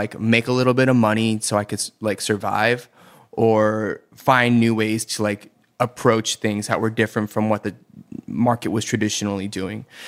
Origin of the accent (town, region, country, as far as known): Atlanta, Georgia, United States; born or raised there